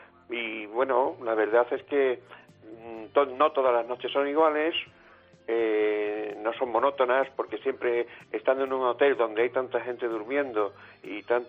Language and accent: Spanish; Cádiz, Andalusia, Spain; now in Menorca, Spain; Tengo 17 años que me vine desde Cádiz, porque allí estaba el tema del trabajo muy chungo. Y ahora mismo, pues, llevo 17 años instalado y ya, bueno, casi súbdito menorquín.